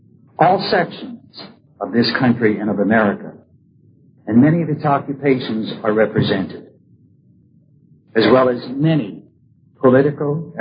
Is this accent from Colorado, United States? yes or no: no; Pennsylvania, United States; I'm a Yankee from Pennsylvania, even though I've spent the last 20 years in Oklahoma.